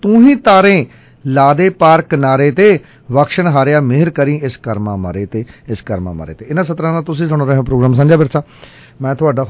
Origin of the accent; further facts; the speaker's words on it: Punjab, India; ਫਤਿਹਗੜ੍ਹ ਸਾਹਿਬ ਜ਼ਿਲ੍ਹੇ ਦੇ ਵਿੱਚ, ਜਾਣੀ ਸਾਡਾ ਮੇਰਾ ਜ਼ਿਲ੍ਹਾ ਕਹਿ ਸਕਦੇ ਹਾਂ